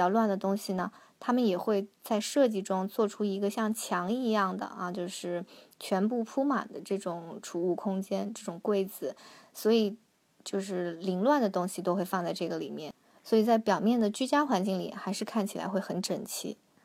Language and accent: Chinese; Harbin, Heilongjiang, China; 我是哈尔滨的嘛，我们在冬天这个窗户也是有两层的这种窗玻璃，